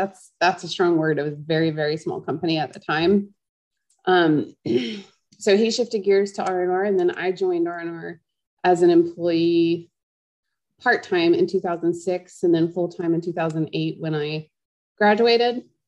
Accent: Atlanta, Georgia, United States; I grew up in Atlanta and Charlie grew up on a 4,000 acre farm in South Alabama.

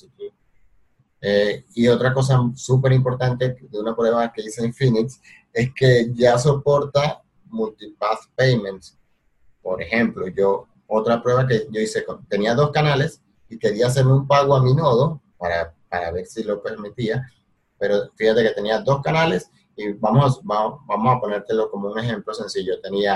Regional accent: Venezuela; now in Argentina; Más yo que vengo de Venezuela y está ese desastre monetario, y vengo por Argentina y hay un desastre monetario acá.

